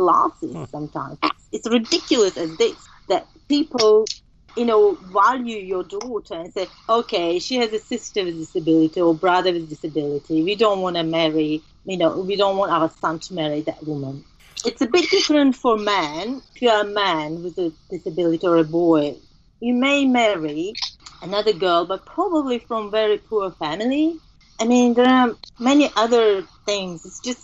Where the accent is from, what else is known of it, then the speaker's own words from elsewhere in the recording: Tajikistan; myself growing up in Tajikistan